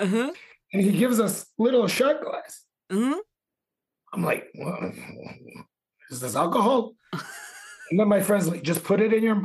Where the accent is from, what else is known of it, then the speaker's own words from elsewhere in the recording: Chicago, Illinois, United States; Because I grew up in Chicago my whole life. I know everywhere, South Side, West Side.